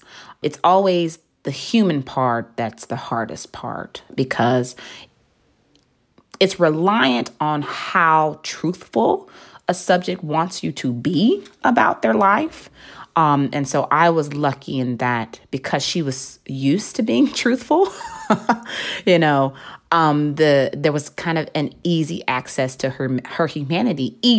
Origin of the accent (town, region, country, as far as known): Memphis, Tennessee, United States; born or raised there